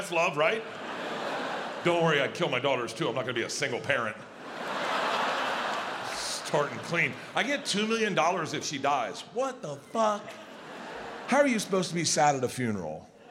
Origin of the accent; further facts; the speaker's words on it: Lutz, Florida, United States; He's the dumbest person I've ever met, and I grew up in Lutz, okay?